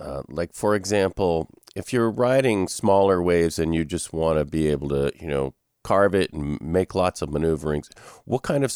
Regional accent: Malibu, California, United States; For example, I grew up in Malibu, and those waves were really fun and easy to surf.

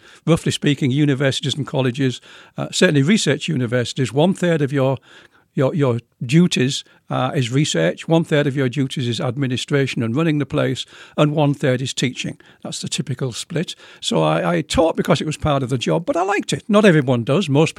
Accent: England, United Kingdom; When I got beyond school mathematics, and I was growing up in England

